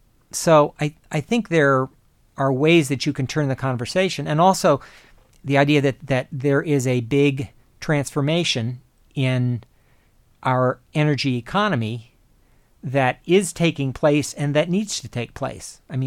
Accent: Rockville, Maryland, United States; grew up in my hometown of Rockville, Maryland

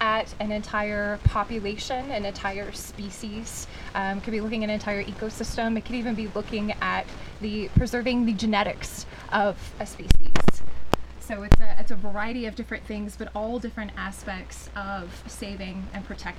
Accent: Texas, United States; So growing up in Texas, I got to experience visiting the ocean on a pretty regular basis.

